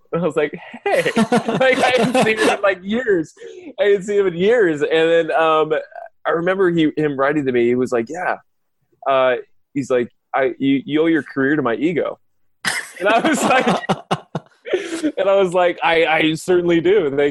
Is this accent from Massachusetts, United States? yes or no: no; West Covina, California, United States; Well, yeah, because I grew up in West Covina.